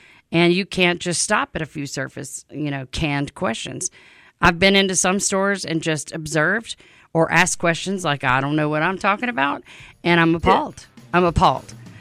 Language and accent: English; Louisiana, United States; Well, I'm from Louisiana, and we have LSU. Go Tigers.